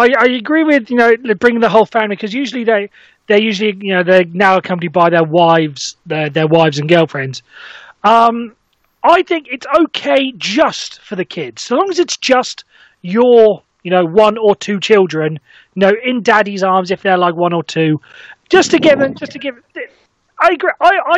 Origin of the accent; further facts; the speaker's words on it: Wales, United Kingdom; I say this because I'm Welsh